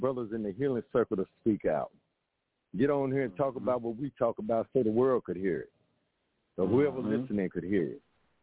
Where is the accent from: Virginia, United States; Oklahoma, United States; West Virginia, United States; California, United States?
Oklahoma, United States; Tulsa; Where I come from Tulsa, Oklahoma, back in the 60s and 70s, man, you walk down the street, you speak to people, you know.